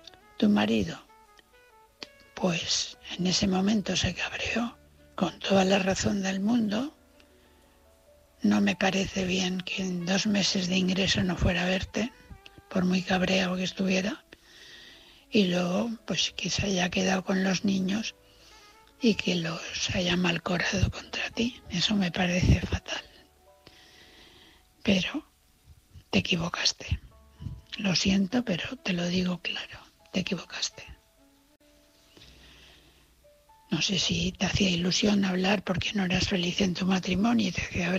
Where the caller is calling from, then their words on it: Valencia, Valencian Community, Spain; de Valencia.